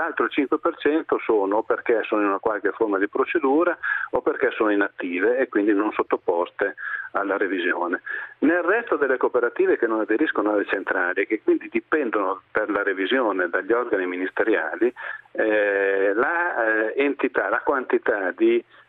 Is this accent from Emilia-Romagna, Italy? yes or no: yes; Modena, Emilia-Romagna, Italy; Io peraltro incidentalmente sono modenese.